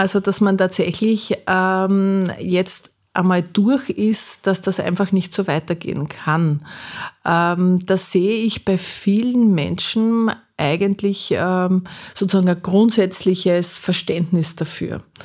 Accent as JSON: {"language": "German", "town": "Linz", "region": "Upper Austria", "country": "Austria", "said": "Also ich komme ja aus Linz"}